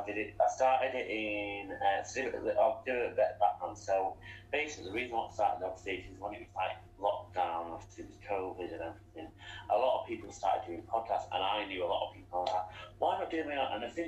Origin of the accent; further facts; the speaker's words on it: Bristol, South West England, United Kingdom; So you may be able to tell from my accent, but I'm from, well, the UK, specifically England. So I'm from Bristol. I'm based in Spain.